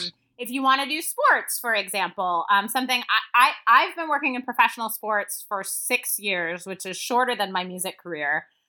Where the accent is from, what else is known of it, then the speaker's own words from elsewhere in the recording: Midwest, United States; Like, you know, I'm from the Midwest originally